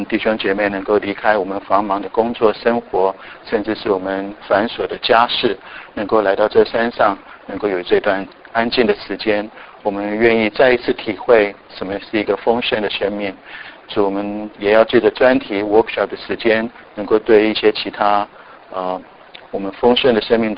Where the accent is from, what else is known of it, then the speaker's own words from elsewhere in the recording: Japan; 我在日本长大